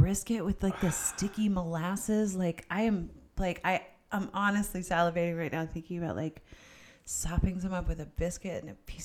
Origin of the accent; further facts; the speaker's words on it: Canada; I'm Canadian, so I have no, I'm like, I don't understand any of it